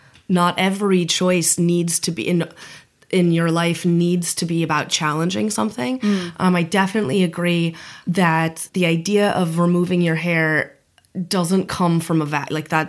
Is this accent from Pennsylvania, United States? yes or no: no; Seattle, Washington, United States; I'm from Seattle, so I'm just like, what?